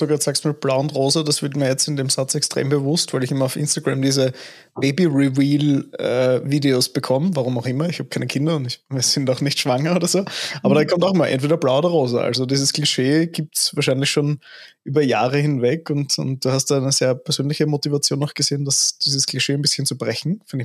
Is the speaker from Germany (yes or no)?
no; Austria; Bei uns in Österreich gibt es das UGB und ein Unternehmensgründungsprogramm